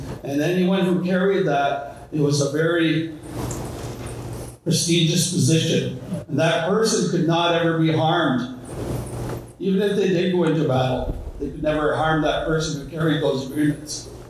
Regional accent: Christian Island, Ontario, Canada; And I'm from the Wolseley First Nation on Christian Island, that's where I grew up. I spent most of my life there until I joined the military.

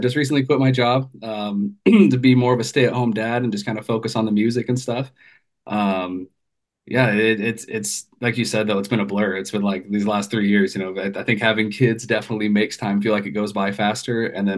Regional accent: Spokane, Washington, United States; I'm from Spokane, Washington, so I'm on the complete opposite side of the country.

